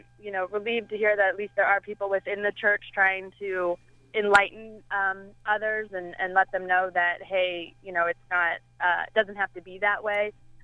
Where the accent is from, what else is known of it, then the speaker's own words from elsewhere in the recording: St. Louis, Missouri, United States; I'm not from here. I'm from St. Louis. I didn't grow up in a religious family.